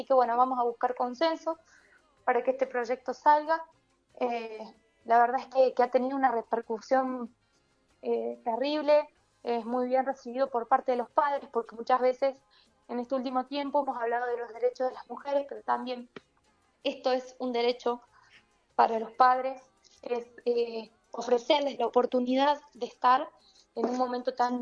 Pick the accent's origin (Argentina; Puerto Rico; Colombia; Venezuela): Argentina; Buena Esperanza; soy de Buena Esperanza, del departamento de Jujuy.